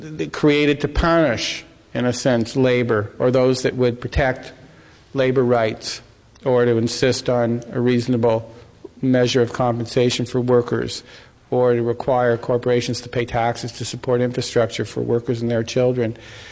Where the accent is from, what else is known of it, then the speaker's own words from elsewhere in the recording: Canada; I'm a Canadian